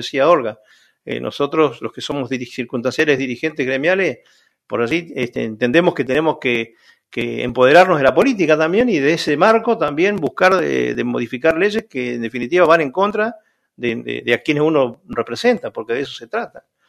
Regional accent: Río Gallegos, Santa Cruz, Argentina; yo, que soy nacido aquí en Río Gallegos, nos fuimos creciendo

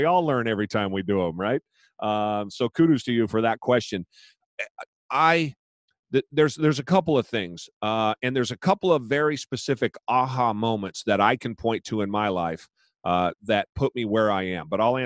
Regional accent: Portland, Oregon, United States; I was born south of Portland, but I've been in Portland my entire life.

